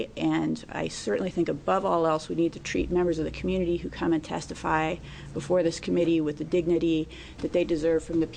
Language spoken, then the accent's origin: English; Oregon, United States; I represent Lake Oswego in Southwest Portland, but I'm from Southern Oregon.